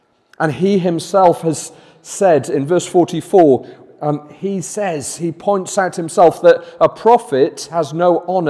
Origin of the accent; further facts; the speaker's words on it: United Kingdom; That's maybe one of the areas that, as British people, we worry about the most